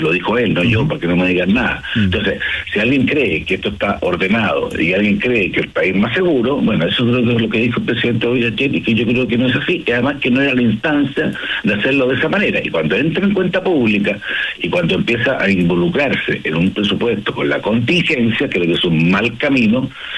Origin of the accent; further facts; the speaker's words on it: Chile; porque a todos nos conviene como chilenos tener menos deuda